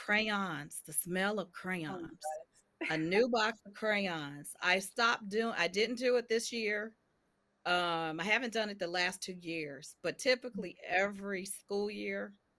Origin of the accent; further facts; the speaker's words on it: Cincinnati, Ohio, United States; also born or lived in Kentucky; Okay, so I was born in Kentucky, but raised, my parents moved when I was young. We moved to Cincinnati.